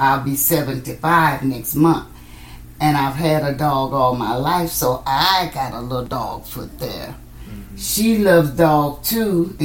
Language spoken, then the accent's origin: English; Baton Rouge, Louisiana, United States; also born or lived in New Orleans / Columbia, Mississippi; I was born in New Orleans in the Charity Hospital. Okay. In 1948, June 26. I was raised in Scotlandville, Baton Rouge, Louisiana. Part of my life as a young child, I was raised in Columbia, Mississippi.